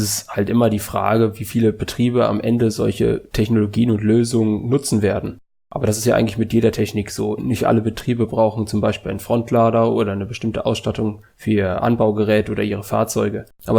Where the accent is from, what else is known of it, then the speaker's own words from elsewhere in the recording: Rheinbach, North Rhine-Westphalia, Germany; um genauer zu sein, direkt aus Rheinbach. Ich bin also inmitten des Obstbaus aufgewachsen und groß geworden, komme aber selber nicht vom Betrieb.